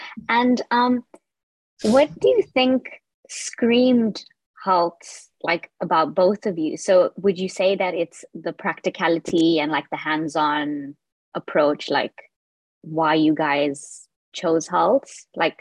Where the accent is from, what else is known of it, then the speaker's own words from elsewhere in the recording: South Africa; And like, I'm from South Africa.